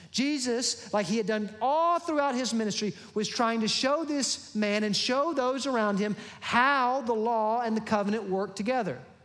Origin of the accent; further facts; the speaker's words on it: Birmingham, Alabama, United States; now in Pensacola, United States; You know, I'm not a native of Pensacola. I'm from Birmingham, Alabama, and I moved here to be on staff here at Hillcrest.